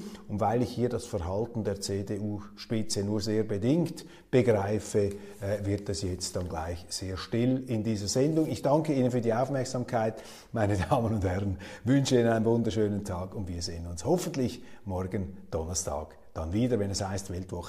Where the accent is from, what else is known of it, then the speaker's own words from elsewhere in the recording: Switzerland; Für mich jetzt völlig fremd als Schweizer